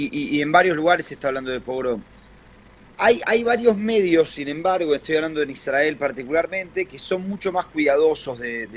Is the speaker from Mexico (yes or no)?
no; Argentina; lamentablemente somos argentinos los dos.